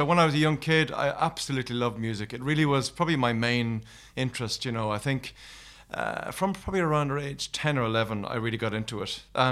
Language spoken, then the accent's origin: English; Leinster, Ireland; I grew up in rural County Wexford, North County Wexford, near a town called Gorey